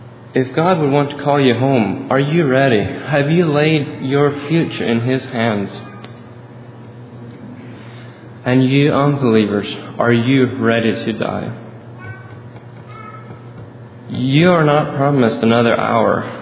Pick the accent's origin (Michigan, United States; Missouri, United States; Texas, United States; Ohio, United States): Missouri, United States; Barnett; I'm from Barnett, Missouri.